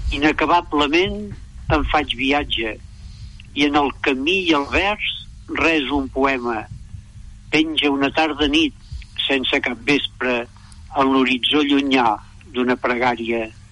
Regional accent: Manresa, Catalonia, Spain; now in Solsona, Spain; jo els últims 5 anys que vaig treballar aquí a Solsona, i la meva dona encara treballa aquí a Solsona. Per tant, estem instal·lats a Solsona, tot i que som de Manresa.

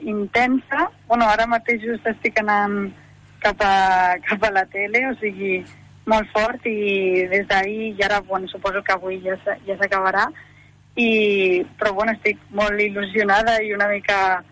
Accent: Sant Boi de Llobregat, Catalonia, Spain; jo soc de Sant Boi, així que bueno, he estat sempre als Salesians de Sant Boi

